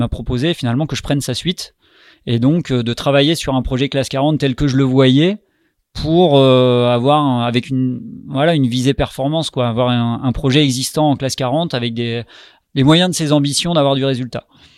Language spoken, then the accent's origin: French; Normandy, France; Moi au contraire, en tant que Normand, moi j'ai du temps, donc j'habitais à Lorient, c'est facile.